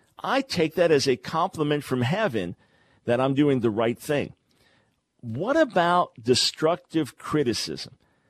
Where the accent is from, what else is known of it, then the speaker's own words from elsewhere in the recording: Island Park, New York, United States; Not far from where I grew up on Long Island, a little town between Oceanside and Long Beach called Island Park. A family moved there when I was just about 7 years old and lived there until I got married in 1976.